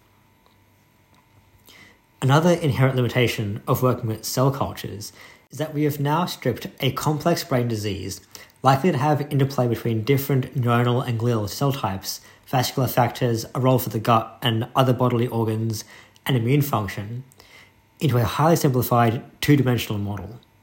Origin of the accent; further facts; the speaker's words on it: Australia; now in United Kingdom; As an Australian studying in the UK, friends at home often quip how excellent it must be to be situated near Europe